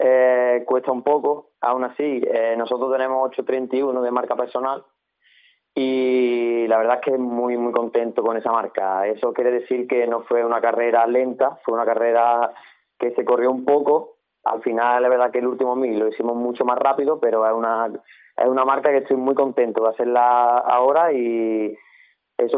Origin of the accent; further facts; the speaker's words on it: Seville, Andalusia, Spain; ya que soy de Sevilla, pues estamos acostumbrados al calor